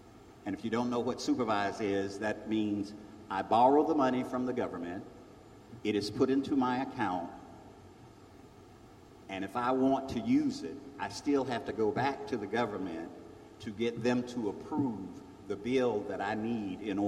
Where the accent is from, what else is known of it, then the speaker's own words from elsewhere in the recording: Tillery, North Carolina, United States; In North Carolina, when I tell people I'm from Tillery and they go, where is that?